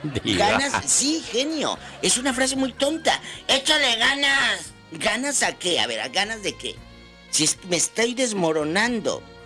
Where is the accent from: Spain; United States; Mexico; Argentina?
Mexico; Matamoros, Tamaulipas; La dejó el marido en Matamoros, en mi tierra.